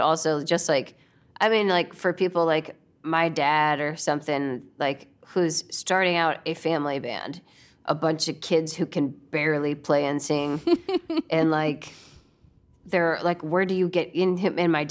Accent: Nashville, Tennessee, United States; also born or lived in Northern Illinois; I was born in Northern Illinois, but my family left when I was one. So we've just, you know, Nashville mostly.

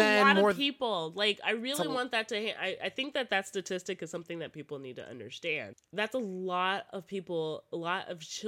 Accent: Alameda, California, United States; also born or lived in Oakland; I grew up in this town called Alameda, which is just outside of Oakland. And I was born in Oakland, but we moved to Alameda because that's where the good schools were at.

